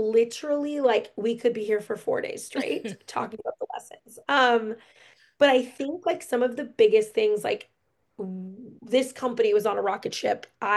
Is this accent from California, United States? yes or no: no; Oklahoma, United States; I grew up in Oklahoma. My dream was to start a clothing store.